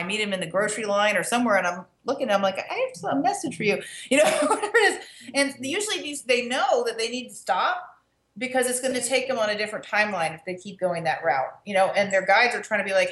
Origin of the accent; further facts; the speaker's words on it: Virginia, United States; In Virginia. Okay. So we started young back there, you know.